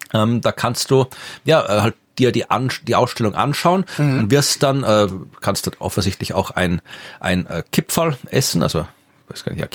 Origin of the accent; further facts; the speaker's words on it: Krems, Lower Austria, Austria; zumindest geografisch in Krems, das ist die Stadt, wo ich herkomme